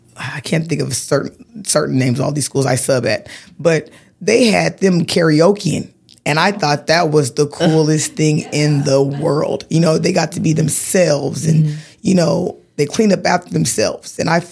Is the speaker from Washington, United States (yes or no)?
yes; Tacoma, Washington, United States; Oh, I reside in Tacoma, Washington, mm-hmm. and I live on the hilltop.